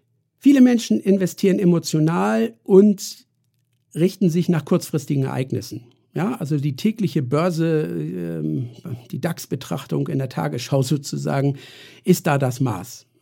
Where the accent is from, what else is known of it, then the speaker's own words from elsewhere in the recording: Kiel, Schleswig-Holstein, Germany; Na, KSV. Bin ja Kieler.